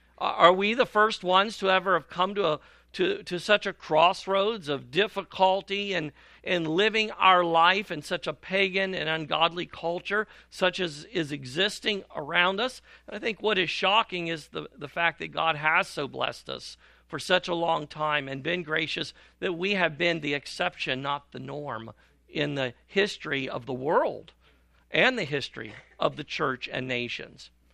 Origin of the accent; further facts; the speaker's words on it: Florida, United States; I was born and raised in Florida